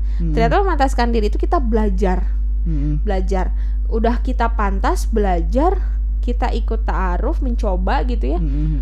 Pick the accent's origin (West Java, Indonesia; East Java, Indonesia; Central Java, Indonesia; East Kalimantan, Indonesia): West Java, Indonesia; Bogor; bahkan dia orang Karawang, aku orang Bogor, dan aku di gunung, dia di laut gitu.